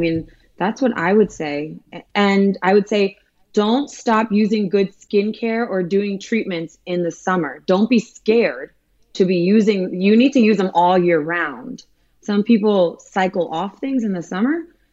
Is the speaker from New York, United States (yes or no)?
no; Miami, Florida, United States; I'm from Miami again, and I'm Cuban Lebanese.